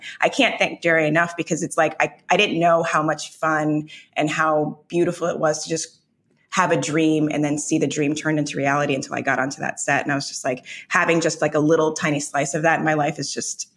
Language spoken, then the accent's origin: English; Jamaica; I joke about the fact that I'm Jamaican, but I just discovered weed at like age 42